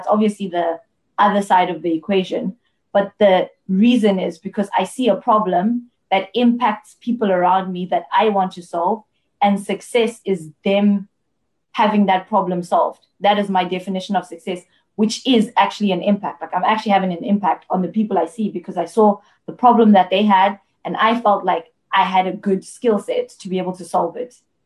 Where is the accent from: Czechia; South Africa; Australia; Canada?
South Africa; Polokwane, Limpopo; She lives in a rural area, not too far from where I grew up in Polokwane.